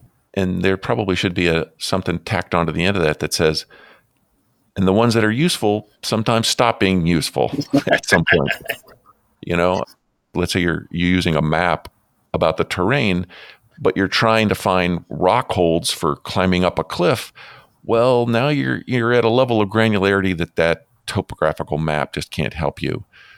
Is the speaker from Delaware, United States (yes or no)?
no; Florida, United States; I grew up in South Florida, so I grew up in the sun.